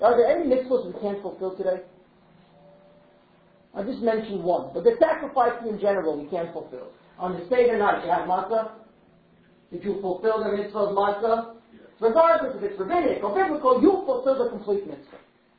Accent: New York, United States; I am from New York.

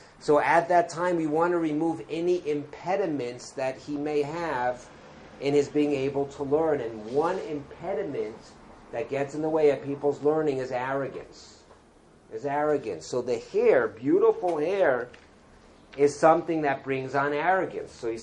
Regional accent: Los Angeles, California, United States; I remember growing up in Los Angeles, no one used to do this that I knew.

